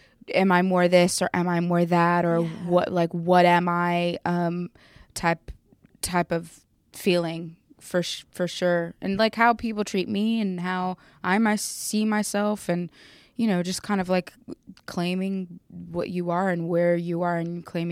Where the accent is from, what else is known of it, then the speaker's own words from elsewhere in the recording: London, United Kingdom; born there; I mean, I was born in London, Hammersmith.